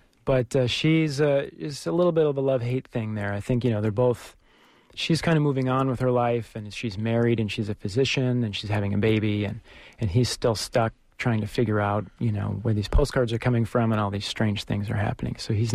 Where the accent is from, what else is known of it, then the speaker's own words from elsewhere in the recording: Milwaukee, Wisconsin, United States; I'm originally from the Midwest, Milwaukee, Wisconsin